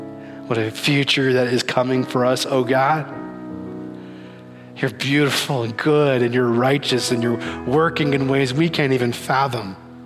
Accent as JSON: {"language": "English", "region": "Kentucky", "country": "United States", "said": "I'm from Kentucky."}